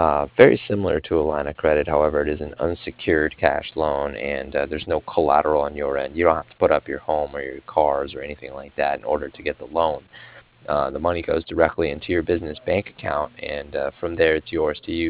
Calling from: Cardiff, Wales, United Kingdom; I'm calling from Cardiff

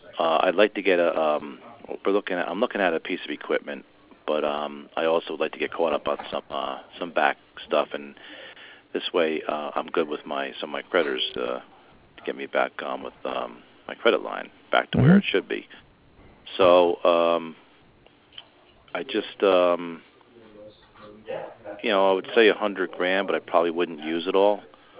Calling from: Roselle Park, New Jersey, United States; Roselle Park, Union County.

